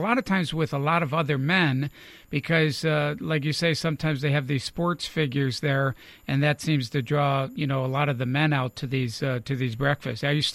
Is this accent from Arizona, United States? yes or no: no; Buffalo, New York, United States; I'm originally from Buffalo. I watched all those games and rooted for the Bills for many, many years